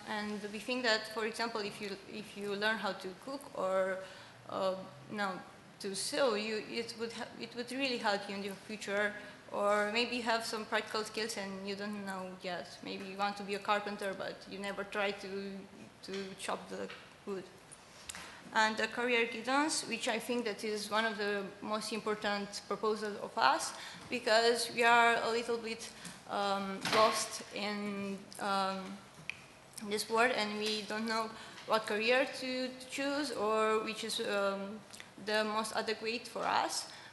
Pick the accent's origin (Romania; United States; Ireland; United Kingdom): Romania; I'm from Romania.